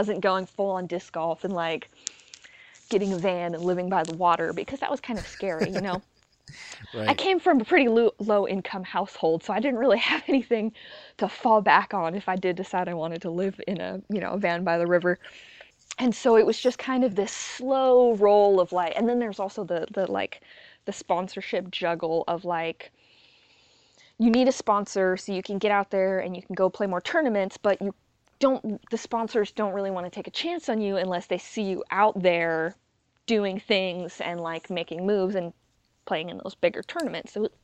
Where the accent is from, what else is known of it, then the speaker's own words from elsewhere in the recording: Washington, United States; So I'm from Washington, and there was this disc golf course